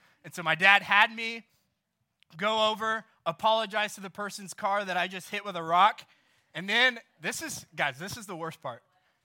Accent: Coppell, Texas, United States; So I grew up, a little bit about me. I grew up in Dallas. I grew up in Coppell, which is like 20 minutes west of here. And I grew up playing soccer, okay?

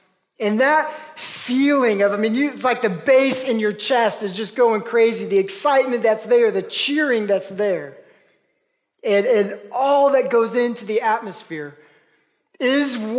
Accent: Oklahoma, United States; I grew up in Oklahoma.

